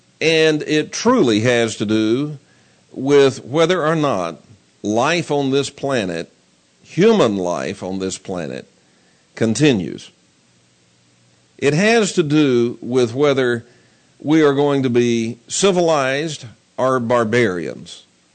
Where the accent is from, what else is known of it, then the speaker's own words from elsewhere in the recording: United States; born there; I am proud to be an American. But I'm proud to be an American for some very specific reasons, not just because I was born here